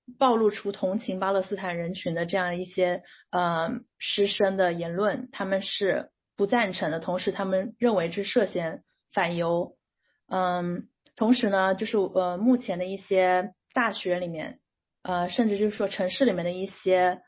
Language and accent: Chinese; China; now in United States; 其实作为中国人的话， 尤其是一名在美国留学生